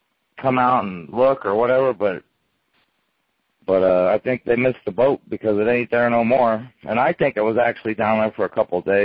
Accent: California, United States; now in Pennsylvania, United States; You know, people in Pennsylvania, especially in this area, the Dutch, they're not like me. I grew up in California where people, go ahead, go back there.

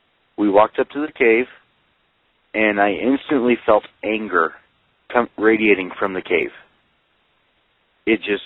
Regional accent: Northwest Territories, Canada; I'm not Dene, but I grew up in the area. I grew up in Crown Point, just about an hour south of here.

